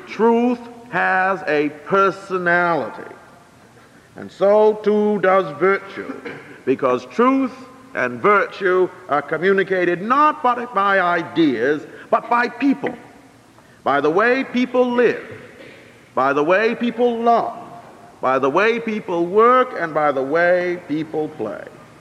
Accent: Plymouth, Massachusetts, United States; You probably don't know that I come from Plymouth, Massachusetts.

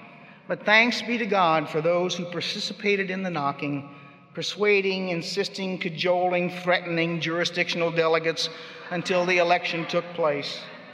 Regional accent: Missouri, United States; Oh, and then there's Missouri. It's my home state.

